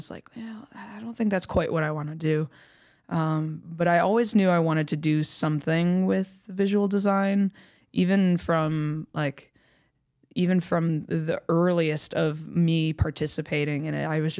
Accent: Michigan, United States; I'm originally from Michigan, but I've been in the Atlanta area for the past 4 years.

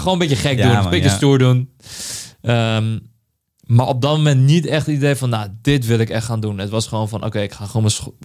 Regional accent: Schiedam, South Holland, Netherlands; also born or lived in Vlaardingen; ik ben opgegroeid in Schiedam, later in Vlaardingen.

